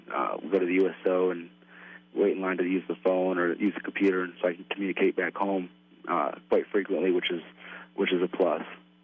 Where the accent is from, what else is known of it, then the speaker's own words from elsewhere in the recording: Greenville, Michigan, United States; I am from Greenville, Michigan. Yes, sir.